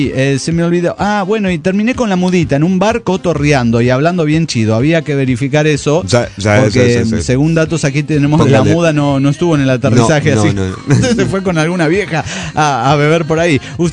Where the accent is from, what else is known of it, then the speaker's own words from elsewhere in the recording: Córdoba, Argentina; de Córdoba, Argentina.